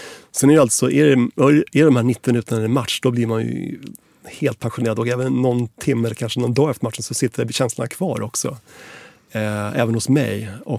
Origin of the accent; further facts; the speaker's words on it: Kungsängen, Stockholm County, Sweden; Jag är uppväxt i Kungsängen och där var AIK en ganska stark klubb.